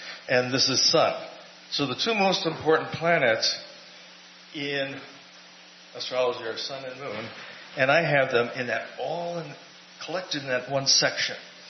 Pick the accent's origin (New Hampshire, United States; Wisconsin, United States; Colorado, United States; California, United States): Wisconsin, United States; Milwaukee; He is from my hometown of Milwaukee.